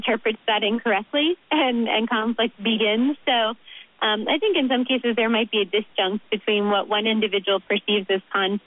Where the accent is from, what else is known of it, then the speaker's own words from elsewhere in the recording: Florida, United States; moved away as an adult; now in Oregon, United States; Originally, I'm from Florida.